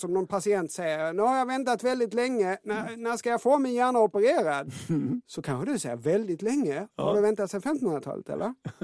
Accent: Lund, Skåne, Sweden; Och jag kommer från Lund.

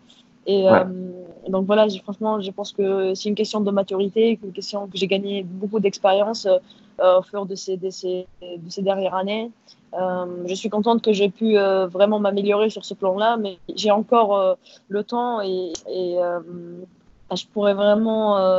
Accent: Tunisia; je viens de la Tunisie, on n'a pas beaucoup de moyens là-bas

